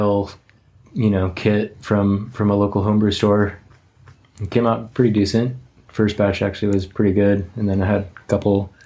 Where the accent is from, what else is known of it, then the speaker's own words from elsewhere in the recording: Santa Cruz, California, United States; being kind of born and raised in the Santa Cruz area, you know, the ocean's always been a close, you know, special thing to me.